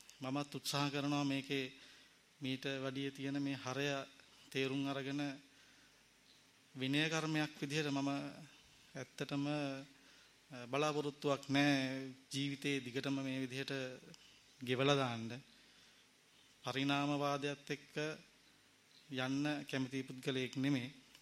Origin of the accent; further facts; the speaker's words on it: Kiribathgoda, Western Province, Sri Lanka; මගේ ගම කිරිබත්ගොඩ